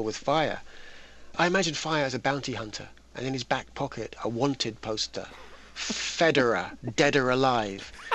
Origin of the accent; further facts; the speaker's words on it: England, United Kingdom; I feel increasingly British, actually. I'm actually English, and of course, the English are British.